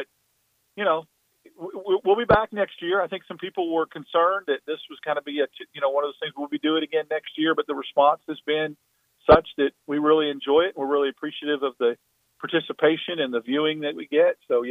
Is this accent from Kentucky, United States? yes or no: no; Tucson, Arizona, United States; growing up in Tucson and falling in love with the game of college basketball when I was real young